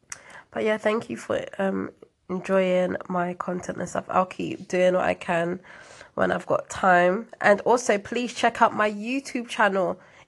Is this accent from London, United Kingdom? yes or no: yes; London, United Kingdom; I'm from England, the United Kingdom, English bit, and I am also from London, London town. So, well, city, sorry.